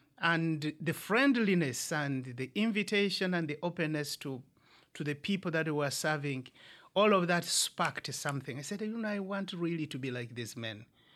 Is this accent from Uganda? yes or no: yes; Jinja, Eastern Region, Uganda; also born or lived in Kenya; So I was born in Uganda. And that's where I grew up, that's where I went to school, and I did much of my seminary training in Uganda.